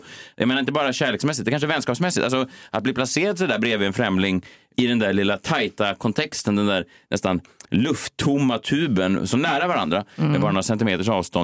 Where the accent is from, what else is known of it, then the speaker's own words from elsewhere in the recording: Sweden; Nej, man står ju som en svensk fåne och bara, jag trodde vi var kompisar.